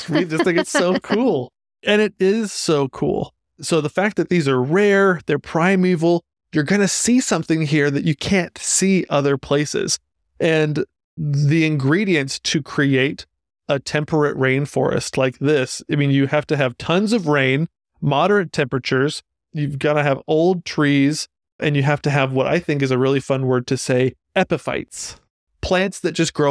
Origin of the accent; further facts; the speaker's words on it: Utah, United States; We come from Utah, and Utah gets somewhere between 8 and 13 inches of rain a year.